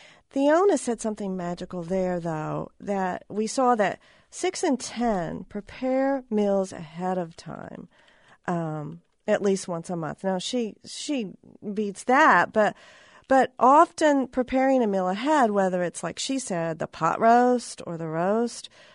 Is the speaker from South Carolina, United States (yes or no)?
no; Tennessee, United States; now in Iowa, United States; I'm originally from Tennessee, and I think it was a very important part of my life.